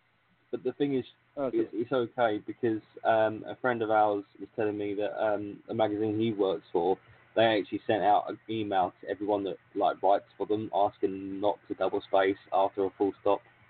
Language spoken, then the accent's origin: English; England, United Kingdom; what's wrong with my bloody English? I'm English, come on.